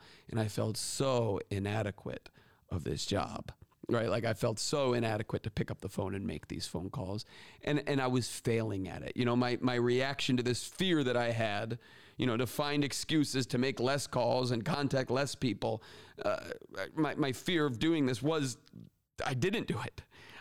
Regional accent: Florida, United States; moved away as an adult; also born or lived in Michigan; And I grew up in Florida. I went to Florida State University, but right after college, I moved to Michigan with my new bride.

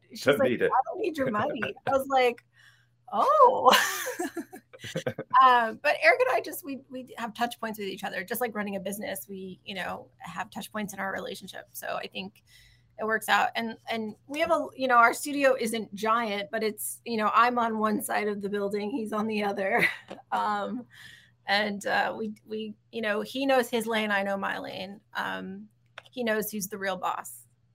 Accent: Midwest, United States; now in Los Angeles, United States; which is something I did in Chicago. I'm from the Midwest.

